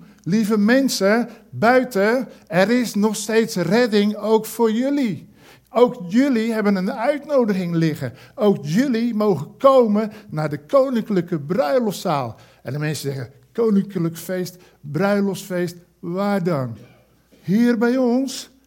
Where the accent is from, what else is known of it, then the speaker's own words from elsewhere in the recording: Amsterdam, North Holland, Netherlands; Ik ben een voetballiefhebber uit Amsterdam.